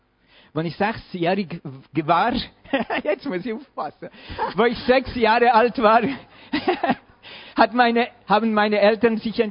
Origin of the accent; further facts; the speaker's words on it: Switzerland; also born or lived in France; Ich bin Schweizer, habt ihr das schon gemerkt? Aber ich bin nicht ganz so aufgewachsen, wie ich aussehe. Ich bin in Frankreich geboren.